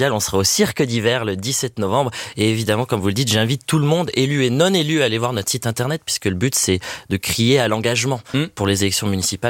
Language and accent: French; Grand Est, France; je suis un peu chauvin, je viens de Haute-Marne